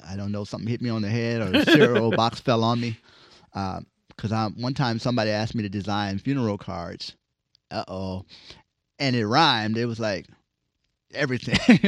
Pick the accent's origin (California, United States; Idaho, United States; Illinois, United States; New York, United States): California, United States; Los Angeles; I'm from South Central, so I know how to, you know, do what I did.